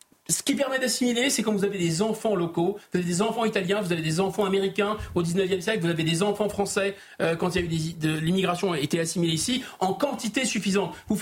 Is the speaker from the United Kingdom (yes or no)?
no; France; nous, Français